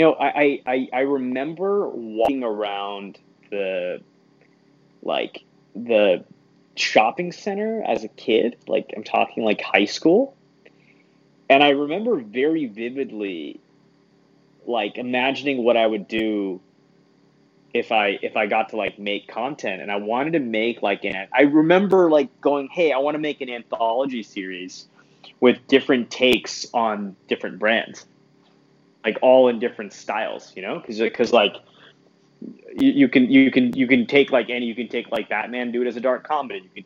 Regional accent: Hong Kong; those OVA anime titles from the 90s that I watched growing up in Hong Kong.

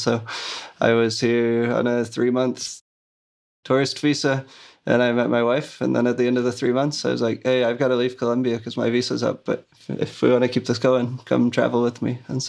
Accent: New York City, New York, United States; now in Guatemala; I'm from New York City.

